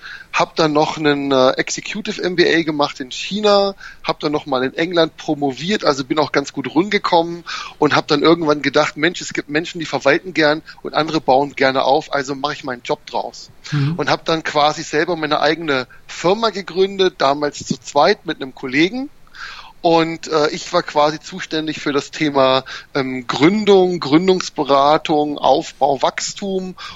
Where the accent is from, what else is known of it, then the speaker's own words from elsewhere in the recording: Göttingen, Lower Saxony, Germany; moved away as an adult; now in Nuremberg, Germany; ich komme eigentlich aus Niedersachsen, aus Göttingen und bin dann damals nach dem Abi, wie das so üblich ist, um Flücke zu werden, nach Nürnberg gezogen und habe hier an der Uni studiert.